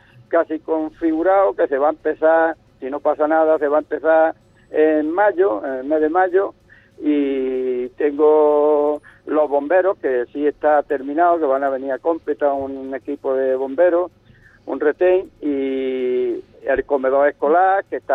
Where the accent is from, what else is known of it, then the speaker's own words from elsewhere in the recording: Cómpeta, Andalusia, Spain; el pueblo de Cómpeta me conoce a mí, todos los esfuerzos y todas las cosas que he hecho yo por mi pueblo